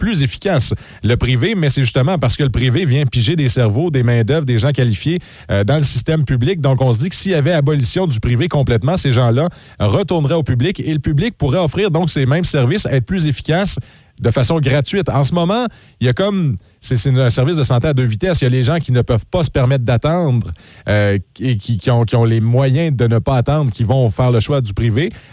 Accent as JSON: {"language": "French", "region": "Quebec", "country": "Canada", "said": "moi, je suis de l'Outaouais"}